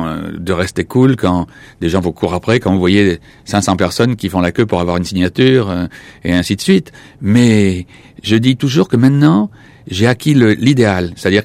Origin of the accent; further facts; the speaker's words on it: Madagascar; born there; also born or lived in Saint-Pierre-et-Miquelon / Cameroon; Je suis né à Madagascar, j'ai vécu à Saint-Pierre-et-Miquelon au Cameroun.